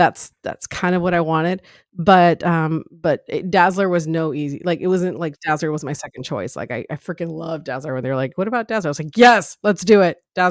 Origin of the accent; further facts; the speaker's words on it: Los Angeles, California, United States; also born or lived in Las Vegas / Chicago; And so obviously I grew up in Los Angeles. Las Vegas is very near here, and I had family in Las Vegas, so I grew up there too. And Chicago I was born